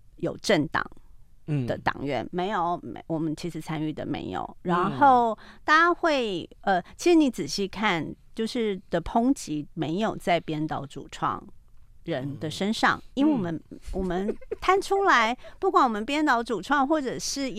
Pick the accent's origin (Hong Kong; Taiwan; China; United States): Taiwan; 我们台湾人面对战争的威胁已经很久了，